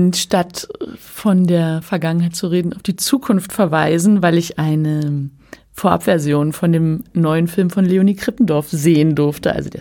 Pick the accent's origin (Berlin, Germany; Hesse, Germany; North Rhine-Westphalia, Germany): Berlin, Germany; also born or lived in Mecklenburg-Vorpommern; meine Kindheit in Berlin. Wir sind ja immer gependelt zwischen Berlin und Mecklenburg.